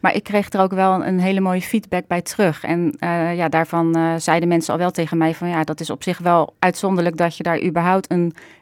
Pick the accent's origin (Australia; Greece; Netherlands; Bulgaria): Netherlands; Rotterdam, South Holland; Ja, dat is voornamelijk in de omgeving waar ik zelf ben opgegroeid. Ik kom uit Rotterdam-Kralingen.